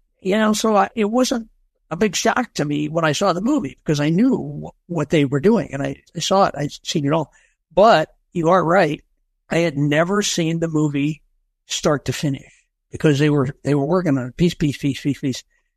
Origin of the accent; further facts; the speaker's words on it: Illinois, United States; And I mean, I'm from Illinois, right? It's farm town in Illinois, and I've got a car and driver in London.